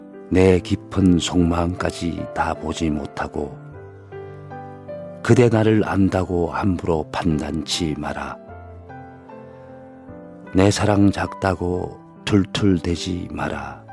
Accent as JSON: {"language": "Korean", "region": "Gyeongsang", "country": "South Korea", "said": "근데 뭐 저는 뭐 경상도 사람이라서 그런지"}